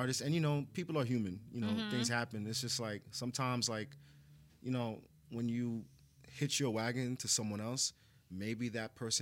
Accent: Spring Valley, New York, United States; I'm from Spring Valley, New York.

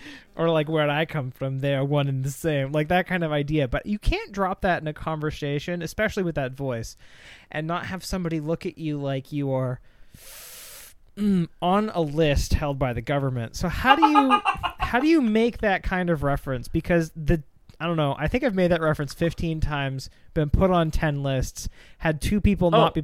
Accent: Canada; born there; And I was born in Canada, and I have more rights than most.

